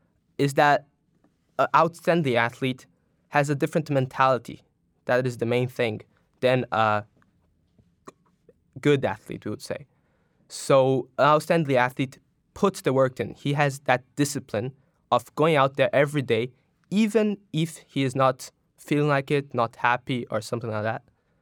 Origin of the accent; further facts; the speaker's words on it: Brazil; now in China; So I'm from Brazil. I've lived there my whole life. I came to China 2 years ago and entered Wellington right away.